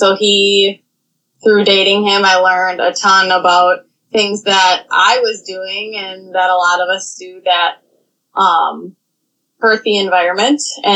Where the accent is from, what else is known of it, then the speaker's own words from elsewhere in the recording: Cottage Grove, Minnesota, United States; Yeah, so I'm born and raised in Minnesota. I grew up in Cottage Grove, Minnesota